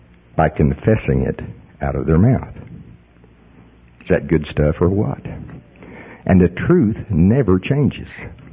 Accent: Oklahoma, United States; I am from Pottawatomie County, Oklahoma.

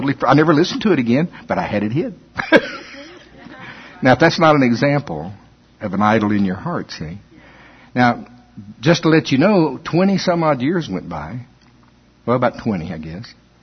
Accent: the South, United States; The kind of churches I grew up in the South, it was just not wrong to smoke.

